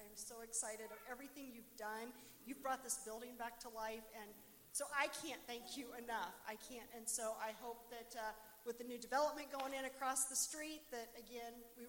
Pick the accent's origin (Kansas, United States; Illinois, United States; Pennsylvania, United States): Kansas, United States; Shawnee; So I grew up, I'm a lifelong resident of Shawnee, and I grew up in Shawnee Village